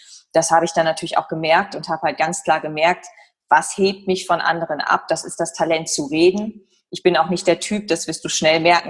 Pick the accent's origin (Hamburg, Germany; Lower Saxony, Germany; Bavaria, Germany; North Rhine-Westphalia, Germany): Lower Saxony, Germany; Leer; Ich komme, wie gesagt, aus Leer Ostfriesland, bin 1985 geboren.